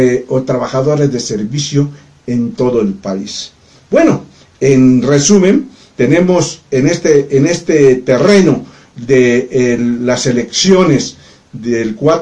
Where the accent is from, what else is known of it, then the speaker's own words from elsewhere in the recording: Valladolid, Yucatán, Mexico; born there; hoy es presidenta municipal de la ciudad donde yo nací, en Valladolid, Yucatán